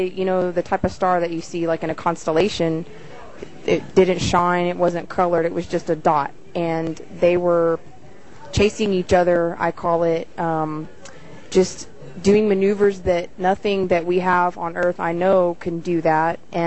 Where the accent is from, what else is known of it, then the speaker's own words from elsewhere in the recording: Texas, United States; Yes, it did. In my hometown, the first incident was actually in my mother's backyard.